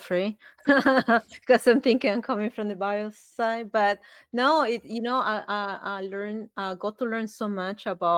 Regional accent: Peru; I'm from Peru.

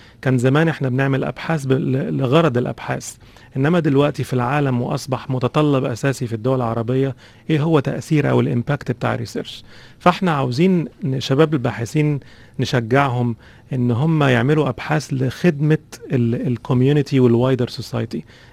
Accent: Egypt; moved away as an adult; now in United Kingdom; انا من مصر اساسا بشتغل في انجلترا،

